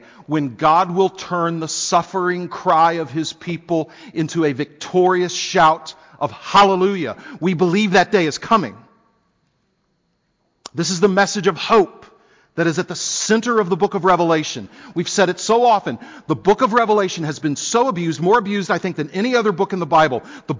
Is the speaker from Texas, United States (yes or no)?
yes; Texas, United States; I grew up on the Gulf Coast in Texas, and you know, we were just used to hurricanes